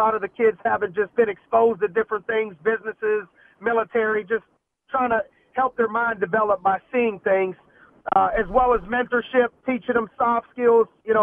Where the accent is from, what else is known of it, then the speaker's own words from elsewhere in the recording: Youngstown, Ohio, United States; now in Pittsburgh, United States; I started it in Youngstown, of my hometown, Youngstown, Ohio.